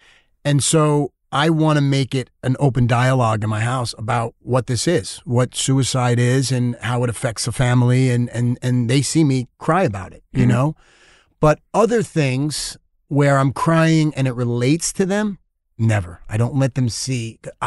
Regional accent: New York, United States; I'm also, you know, we're from New York.

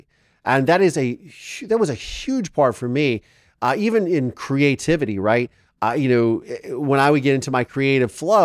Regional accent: Ireland; I'm Irish and I can say that they always call it the Irish goodbye

